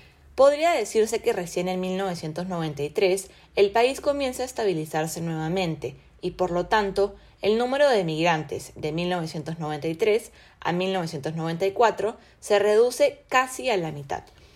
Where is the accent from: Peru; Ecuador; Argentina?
Peru; Nosotros, como peruanos, también migramos.